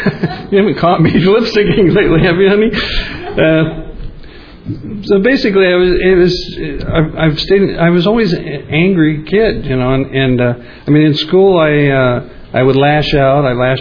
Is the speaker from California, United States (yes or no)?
yes; Hollywood, California, United States; also born or lived in Los Angeles; So, I was born in Los Angeles at Doctor's Hospital on Western Avenue. Grew up in Hollywood.